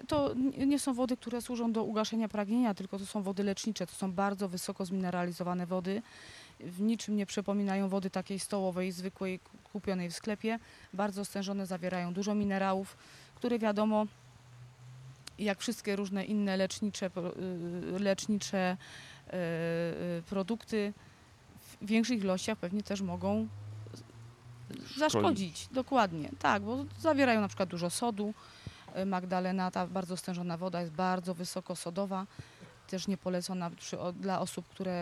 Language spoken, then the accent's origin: Polish; Szczawnica, Lesser Poland, Poland; Ja tutaj jestem od urodzenia. Pani jest... Mieszkam w Szawnicy, urodziłam się w Szawnicy.